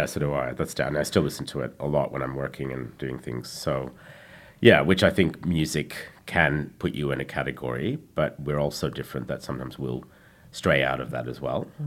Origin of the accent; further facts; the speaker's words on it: Jakarta, Indonesia; I grew up in Indonesia, in Jakarta, so I didn't, but I didn't necessarily connect with the politics or the place